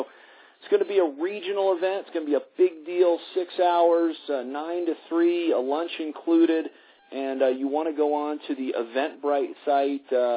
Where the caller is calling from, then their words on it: Colorado, United States; I'm calling in from Colorado this evening.